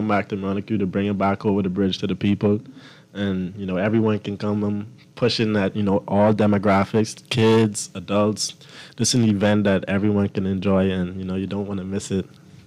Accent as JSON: {"language": "English", "country": "Bahamas", "said": "People find out I'm from the Bahamas, and they just, you know, it's different."}